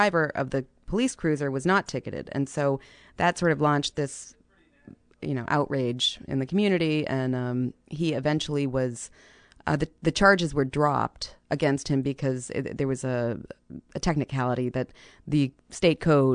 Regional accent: Massachusetts, United States; Massachusetts.

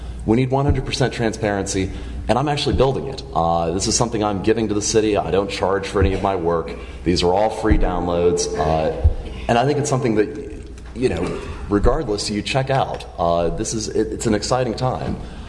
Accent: Lexington, Virginia, United States; moved away as an adult; now in Charlottesville, United States; I'm originally from Lexington, Virginia. I've been in Charlottesville for about 19 years. Since moving here, to go to UVA, I've been in six different neighborhoods.

